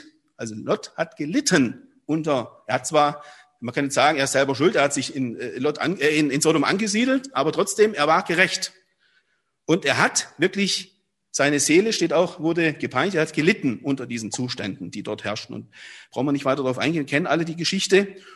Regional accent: Southern Germany, Germany; ich komme ja aus dem Süden Deutschlands und habe da eigentlich nie irgendwo Schwierigkeiten gehabt mit dem Glauben

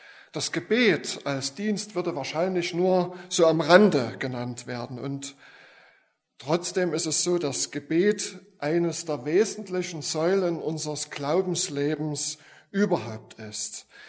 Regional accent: Oelsnitz, Saxony, Germany; von der Gemeinde, wo ich herkomme, Oesnitz im schönen Erzgebirge.

